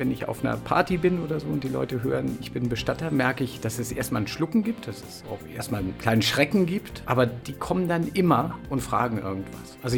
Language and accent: German; Cologne, North Rhine-Westphalia, Germany; Also ich bin aus Köln gekommen, war immer beim FC und bin zu Göttingen 05 gekommen.